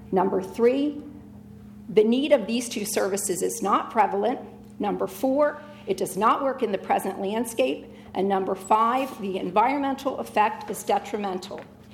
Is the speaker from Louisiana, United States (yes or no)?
no; Milton, Delaware, United States; now in Lewes, United States; a lifelong resident of Sussex County. I grew up in Milton.